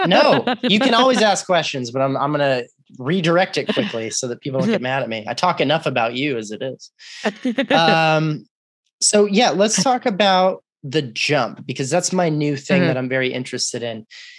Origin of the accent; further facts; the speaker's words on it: Arlington, Texas, United States; also born or lived in Austin; I grew up in Arlington, but I don't know what any of that shit means.